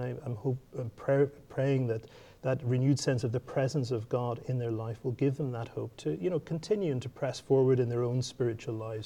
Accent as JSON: {"language": "English", "country": "Ireland", "said": "So obviously I'm from Ireland, and that's the European context."}